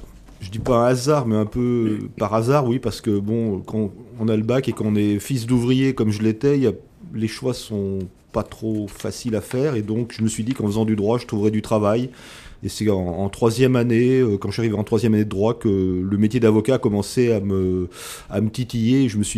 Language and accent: French; Grenoble, Auvergne-Rhône-Alpes, France; now in Chartres, France; Je suis né à Grenoble et j'ai fait mes études à Grenoble. Oui. Je suis arrivé à Chartres en 1981.